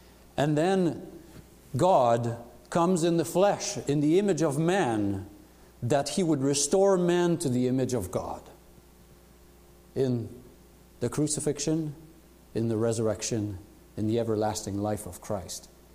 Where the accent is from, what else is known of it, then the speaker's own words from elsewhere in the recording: Quebec, Canada; also born or lived in Ontario; I was deported out of Ontario at the age of 3 days. And they said, you go to Quebec because you don't belong here. So I grew up on the other side of the fence. So I speak a strange language sometimes called Fringlish. It's French and English.